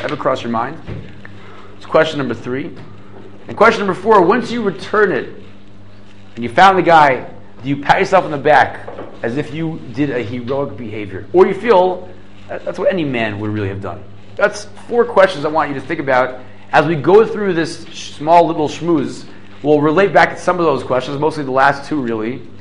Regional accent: Silver Spring, Maryland, United States; I'm not from there. I'm from Silver Spring, Maryland, born and bred.

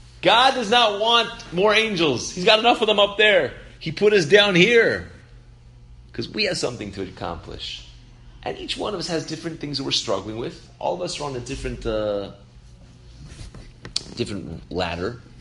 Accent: California, United States; I'm from California. Appear from one of the California redwoods.

